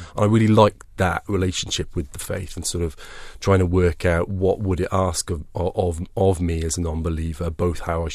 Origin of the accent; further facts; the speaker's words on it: Wales, United Kingdom; now in South East England; Mine's because I'm Welsh.